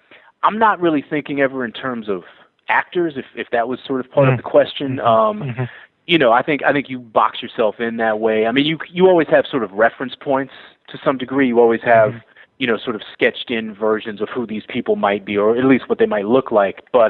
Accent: Boston, Massachusetts, United States; Growing up in Boston in the 80s and the early 90s, that was really the soundtrack to my life

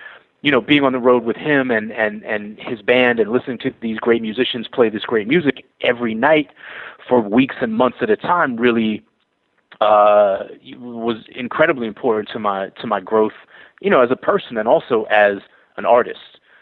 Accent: Boston, Massachusetts, United States; Growing up in Boston in the 80s and the early 90s, that was really the soundtrack to my life

